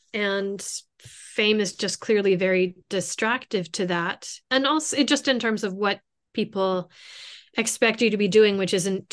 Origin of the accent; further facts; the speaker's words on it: Berkeley, California, United States; since I was raised in Berkeley, California in the 70s